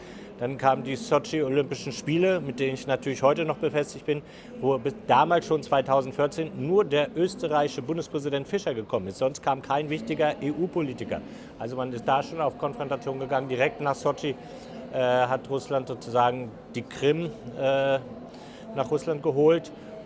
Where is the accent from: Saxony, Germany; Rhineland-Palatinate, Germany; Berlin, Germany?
Saxony, Germany; Dresden; Dresden ist meine Heimat.